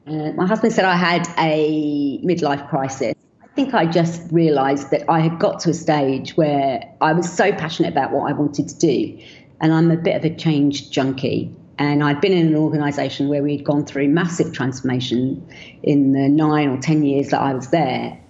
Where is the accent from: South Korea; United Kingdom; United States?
United Kingdom; London; born there; daughter of immigrants who came to the UK from India back in the very early 60s. I was born in London.